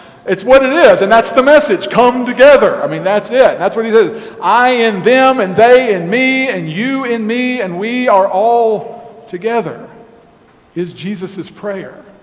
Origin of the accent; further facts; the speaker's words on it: Texas, United States; I grew up in the Texas Panhandle, and farming is one of the main sources of income and is a way of life for the people there.